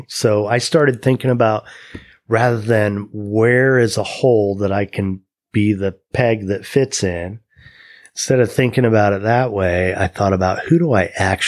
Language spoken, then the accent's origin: English; Midwest, United States; growing up in the Midwest where the work ethic is what it is, it took me a long time to kind of tease that stuff out